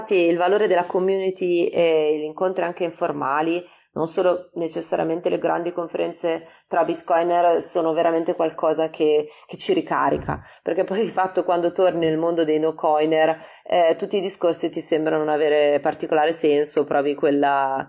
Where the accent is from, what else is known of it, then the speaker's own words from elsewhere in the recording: Milan, Lombardy, Italy; io sono milanese e torno spesso a casa